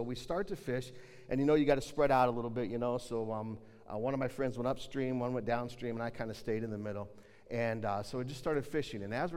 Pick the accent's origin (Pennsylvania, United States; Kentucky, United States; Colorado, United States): Colorado, United States; I grew up in Colorado, and there's great places to fish in Colorado.